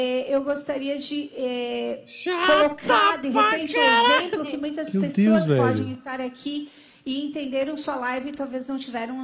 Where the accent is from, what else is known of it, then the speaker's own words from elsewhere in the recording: Brazil; eu sou brasileira e sou israelense.